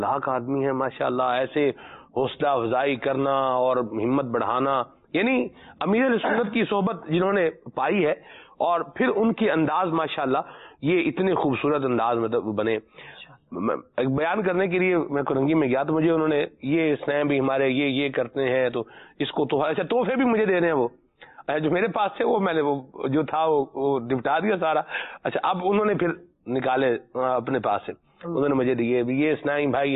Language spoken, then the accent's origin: Urdu; Khyber Pakhtunkhwa, Pakistan; خیبر پختونخوا جو ہمارا صوبہ ہے تو اس کا علاقہ ہے شہر ہے مردان